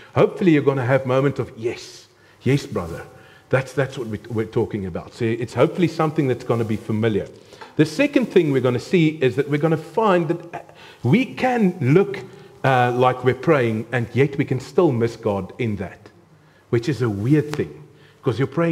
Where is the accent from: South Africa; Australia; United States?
South Africa; accent: South African; my accent. As I am 100% a South African, and this is the accent.